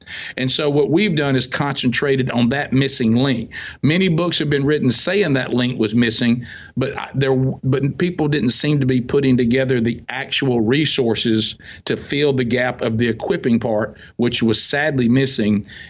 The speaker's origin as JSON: {"language": "English", "region": "the South", "country": "United States", "said": "And you know, I grew up and kind of was immersed in what I call cultural Christianity. I'm from the South. So everybody goes to church"}